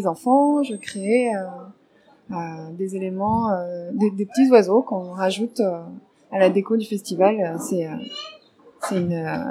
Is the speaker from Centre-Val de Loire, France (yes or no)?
yes; Centre-Val de Loire, France; puisque je viens du Vendômois